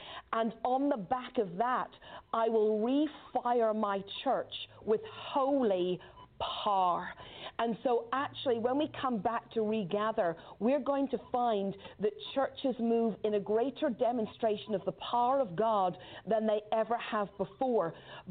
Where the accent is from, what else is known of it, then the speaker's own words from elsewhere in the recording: Northern Ireland, United Kingdom; Now, you know, I grew up in Northern Ireland, so I'm used to hearing bombs in the natural.